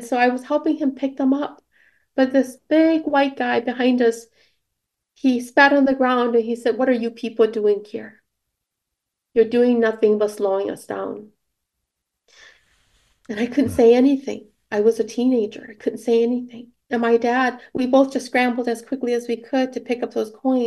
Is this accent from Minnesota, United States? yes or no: yes; Saint Paul, Minnesota, United States; Can't say that it was easy growing up in the Midwest as a Hmong American family, low income. I come from the east side of St. Paul.